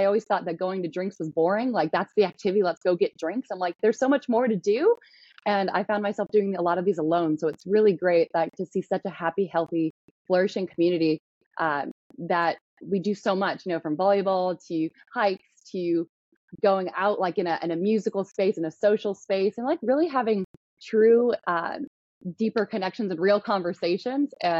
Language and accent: English; Seattle, Washington, United States; I'm from Seattle originally, didn't see myself living there anymore.